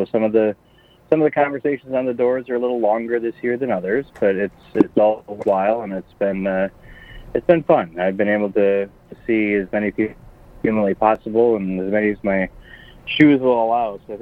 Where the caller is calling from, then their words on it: Bancroft, Ontario, Canada; So this weekend, we are up in Bancroft at the lovely Vista Royale campground.